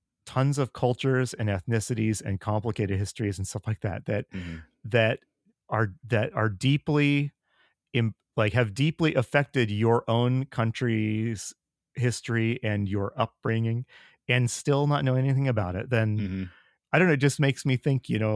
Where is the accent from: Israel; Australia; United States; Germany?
United States; San Diego, California; I grew up in San Diego. Yes. Like, we would cross the border to Tijuana once a year